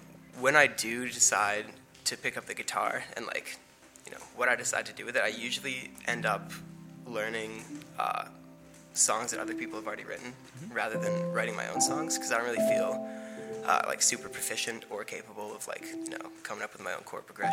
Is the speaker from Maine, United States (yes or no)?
yes; Camden, Maine, United States; I grew up in Midcoast, Maine.